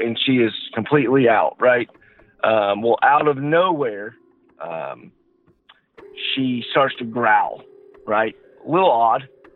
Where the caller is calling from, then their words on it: Georgia, United States; from Georgia.